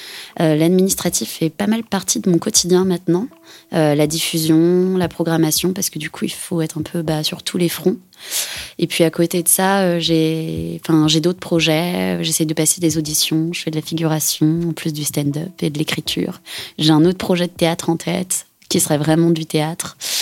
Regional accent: Rennes, Brittany, France; je suis particulièrement basée à Rennes parce que je suis rennaise depuis toujours.

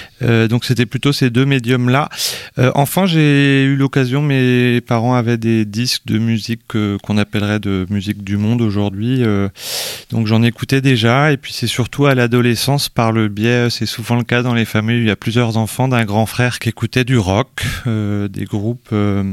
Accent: Brittany, France; je suis né à Rennes et je suis originaire non pas de Rennes mais de la campagne rennaise. Je suis originaire du coin Mordel-Saint-Très-l'Heureux à l'ouest de Rennes où j'ai grandi. Je ne suis rennais depuis mes études, à la fin du XXe

